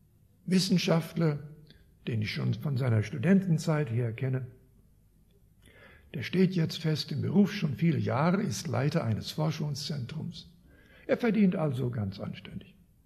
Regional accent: Canada; Ich komme aus Kanada und ich komme dort vom Lande. Und wir hatten eine gemischte Farm

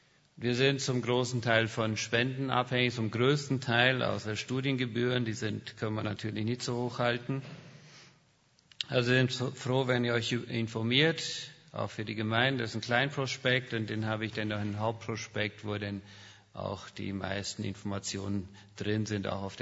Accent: Chaco, Paraguay; Bin geboren, aufgewachsen im Busch vom Chaco Paraguays. Hab 7 Geschwister. Mein Vater war ursprünglich Lehrer und später Pastor. Ansonsten sind wir auf dem Bauernhof aufgewachsen.

